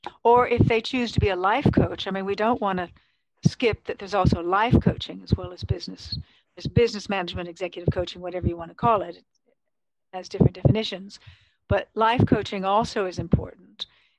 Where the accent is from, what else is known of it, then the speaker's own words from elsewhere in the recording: San Francisco, California, United States; I come from San Francisco. I've lived in quite a few countries.